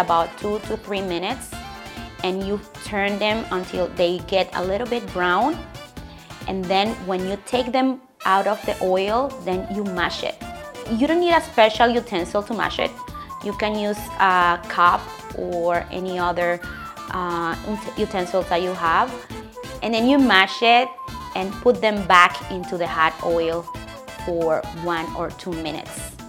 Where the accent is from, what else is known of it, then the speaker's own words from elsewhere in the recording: Dominican Republic; I'm coming from Dominican Republic, the land of merengue.